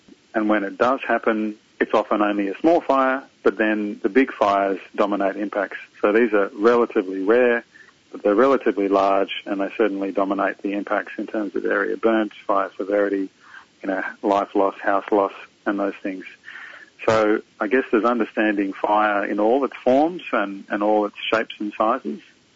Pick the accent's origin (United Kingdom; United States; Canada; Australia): Australia; Victoria; My hometown, close to Melbourne, is forecast of a top temperature of 45 degrees Celsius today